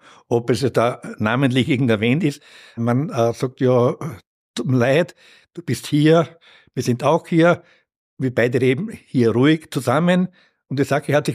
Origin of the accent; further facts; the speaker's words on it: Austria; da muss wirklich schon die Hütte brennen bei uns in Österreich